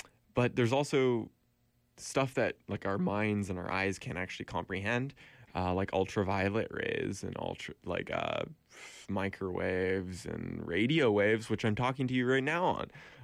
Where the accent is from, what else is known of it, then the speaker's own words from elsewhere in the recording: Beaverton, Oregon, United States; And I'm looking at my hometown right now, and I can of Beaverton, Oregon, in the United States, just outside of Portland, 20 minutes